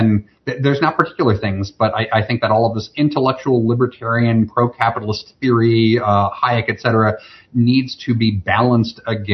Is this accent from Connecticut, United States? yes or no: no; New Jersey, United States; I'm from the Northern Appalachians in New Jersey.